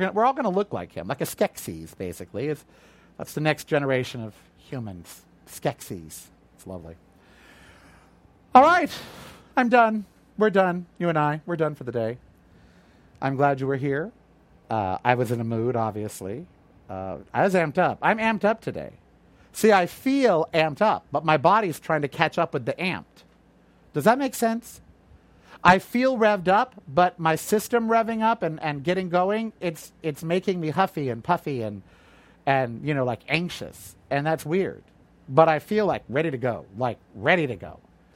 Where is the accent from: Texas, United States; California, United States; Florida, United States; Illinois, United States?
California, United States; Chico; I don't want heat. I'm from Chico.